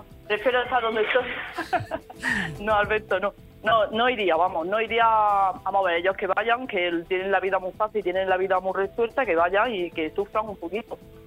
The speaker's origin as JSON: {"language": "Spanish", "town": "Granada", "region": "Andalusia", "country": "Spain", "said": "De Granada."}